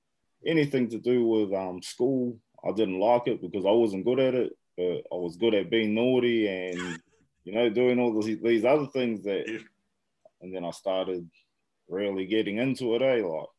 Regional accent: Hastings, Hawke's Bay, New Zealand; So I was raised down a street in Hastings called Nikau Street. I was brought up there pretty much from birth all the way till I was about 10 years old.

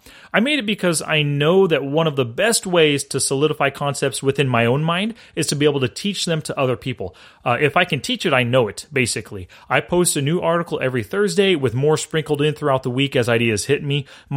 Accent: Fresno, California, United States; I grew up in Fresno and moved away to Southern California for college.

